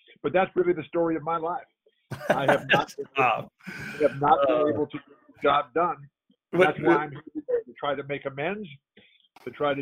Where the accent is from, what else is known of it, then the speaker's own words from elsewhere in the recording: San Diego, California, United States; I'm in San Diego. I'm alive. I'm married to Lori. I live in my hometown.